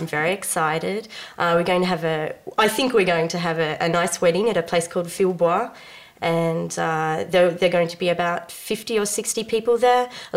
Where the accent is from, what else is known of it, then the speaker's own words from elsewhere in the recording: Gold Coast, Queensland, Australia; now in France; So I come from Australia. I come from a very small town that's on the east coast of Australia. It's a town called the Gold Coast, famous for its beaches.